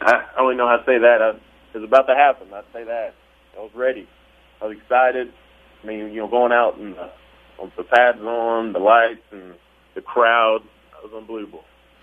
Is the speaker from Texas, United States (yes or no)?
no; Oklahoma, United States; now in California, United States; I grew up in Oklahoma. So, and I was 4 hours away from Searcy, which was Harding University was at.